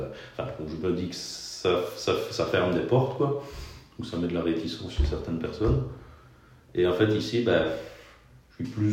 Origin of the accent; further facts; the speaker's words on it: Liège, Wallonia, Belgium; also born or lived in Arlon; je suis né à Messan aussi, habitant à Arlon. Mon père a eu un boulot sur Liège, on a bougé sur Liège en 92. Je le dis parce que ça a été quand même un peu marquant, même si je n'avais que 7 ans